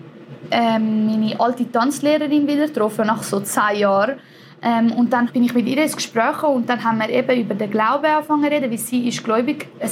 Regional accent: Italy; German is a second language; Also ich bin ja Italienerin und die meisten Italiener wachsen katholisch auf. Also ich bin eigentlich, also ich bin immer noch katholisch in dem Sinn.

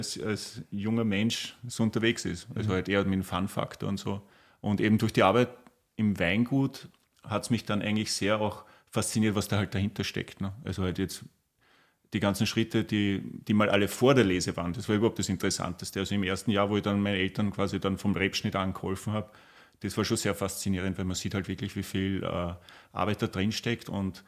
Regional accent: Rust, Burgenland, Austria; also born or lived in Vienna; ich bin ja in Rust aufgewachsen, ja, geboren bin ich in Wien, aber ist ja wurscht. Mhm. Eigentlich meine Eltern haben in Rust gelebt und leben noch hier.

